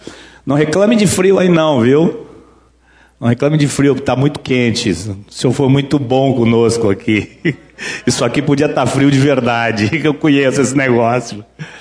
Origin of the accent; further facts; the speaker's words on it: Bahia, Brazil; Eu como já sou baiano mesmo, eu sei como é que é esse negócio aqui.